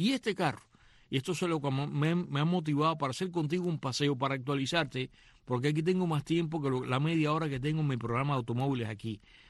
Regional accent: Cuba; Después de haber visto en mi época de niño en Cuba, el saguaro.

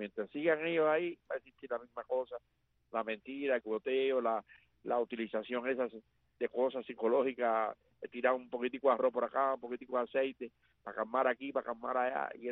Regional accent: Cuba; A todo mi pueblo cubano

